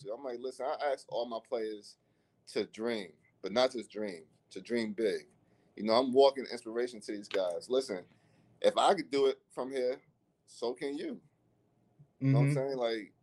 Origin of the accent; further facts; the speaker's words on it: New York City, New York, United States; I think growing up in the New York City playgrounds, you're playing against older, experienced, more mature guys, stronger guys.